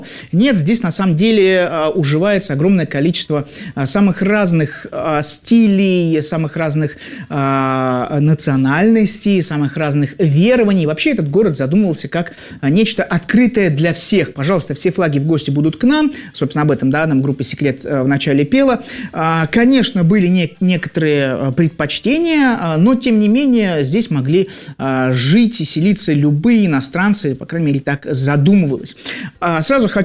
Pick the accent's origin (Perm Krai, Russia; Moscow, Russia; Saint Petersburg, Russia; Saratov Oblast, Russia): Saint Petersburg, Russia; я вам расскажу, как коренной житель, так сказать, чему верить и чему нет.